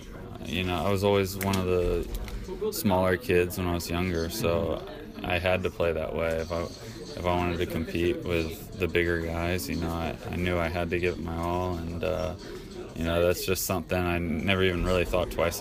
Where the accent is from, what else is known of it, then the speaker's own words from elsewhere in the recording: Virginia Beach, Virginia, United States; I really looked up to a lot of those guys from my hometown, you know, Ryan Zimmerman, David Wright, Michael Kadire, the Upton brothers, Mark Reynolds, you know, the list goes on and on. I think that's just a testament to, you know, the coaching of Virginia Beach.